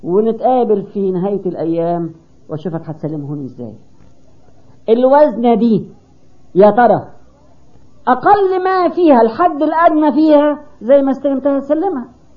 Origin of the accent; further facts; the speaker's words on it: Egypt; زي ما عندنا في مصر